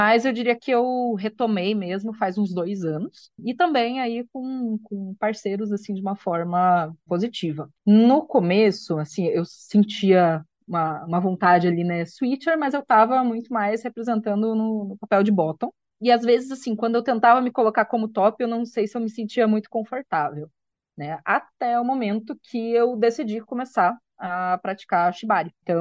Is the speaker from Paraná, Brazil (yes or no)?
yes; Curitiba, Paraná, Brazil; Então, eu tenho 31 anos, sou daqui de Curitiba